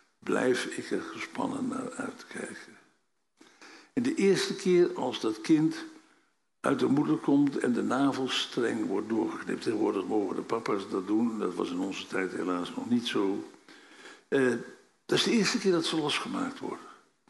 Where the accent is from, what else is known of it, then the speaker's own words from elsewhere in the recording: Apeldoorn, Gelderland, Netherlands; also born or lived in Utrecht; ik ben hier als kind opgevoed in Apeldoorn, het grootste dorp van Nederland. Voor degenen die denken dat het een stad is. Tussen mijn 8e en de dag van ons trouwen was Apeldoorn toch eigenlijk mijn dorp.